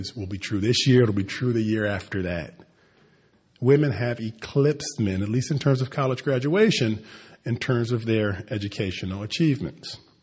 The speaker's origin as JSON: {"language": "English", "town": "Cleveland", "region": "Ohio", "country": "United States", "tie": "born or raised there", "said": "In my own family, who I grew up in Cleveland, Ohio, I had lots of relatives who did not go to college."}